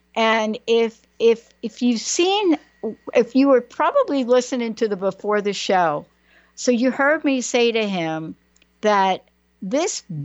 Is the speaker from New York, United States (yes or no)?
yes; Bronx, New York, United States; Well, I am from the Bronx.